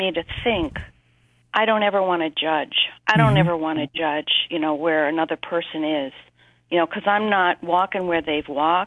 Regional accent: Baltimore, Maryland, United States; Oh, yeah. I'm from Baltimore, but... We sometimes come to Connecticut.

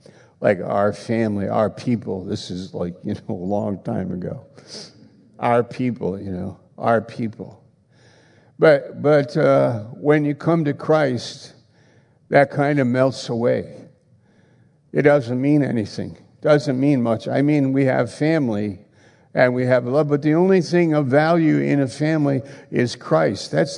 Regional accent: United States; My country, I have a personal preference. I'm an American.

